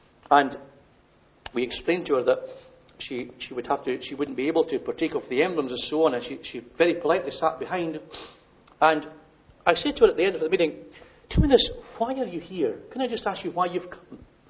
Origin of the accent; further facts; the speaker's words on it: Scotland, United Kingdom; when I was growing up in Scotland